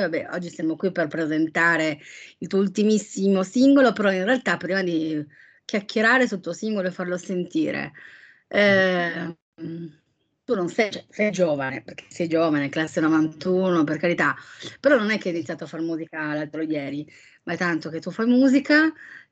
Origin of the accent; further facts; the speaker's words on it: Turin, Piedmont, Italy; Per fortuna non ha capito subito che io sono di Torino